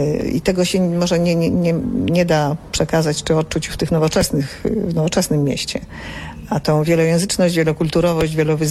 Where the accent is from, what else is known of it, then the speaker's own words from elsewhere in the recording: Buivydžiai, Vilnius County, Lithuania; Jestem urodzona na Wileńszczyźnie, w zaścianku Hajdaniszki, parafii Jęczmieniszki. Wyrosłam w miasteczku Bujwidze, no i czuję się taką obywatelką Wileńszczyzny bardziej.